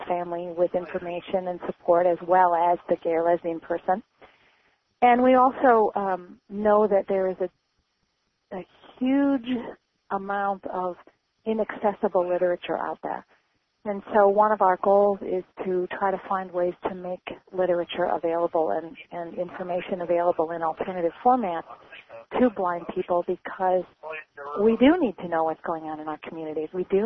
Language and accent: English; Iowa, United States; now in Minnesota, United States; I grew up in Iowa, and I moved to Minnesota in 1976, and I love it here.